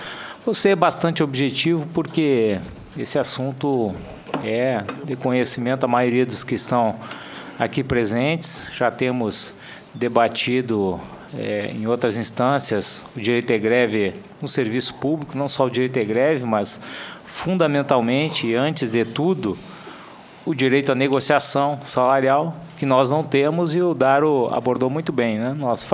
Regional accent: Rio Grande do Sul, Brazil; todos nós que somos lá do Rio Grande do Sul, né?

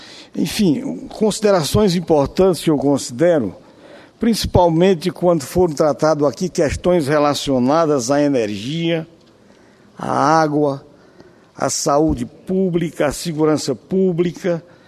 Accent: Piauí, Brazil; Sou do estado do Piauí

